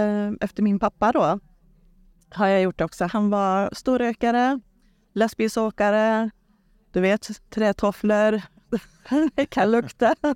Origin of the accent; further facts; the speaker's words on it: Trollhättan, Västra Götaland County, Sweden; Jag är född upp också i Trollhättan, så jag bor där.